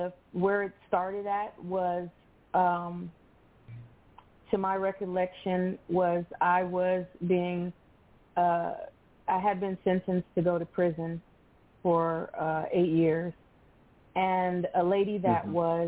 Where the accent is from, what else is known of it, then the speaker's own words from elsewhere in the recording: Chicago, Illinois, United States; But when we grew up in Chicago, my mom basically would tell us about the Lord